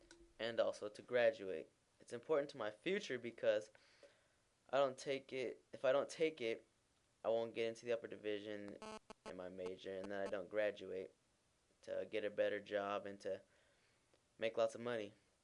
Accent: San Diego, California, United States; I'm from San Diego, California, America's finest city, the 619 area code, home of the Padres and the Chargers.

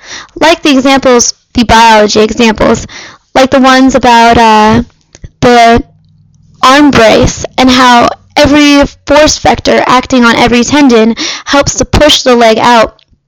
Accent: Fremont, California, United States; I'm from Fremont, California, the best place in the world. NorCal.

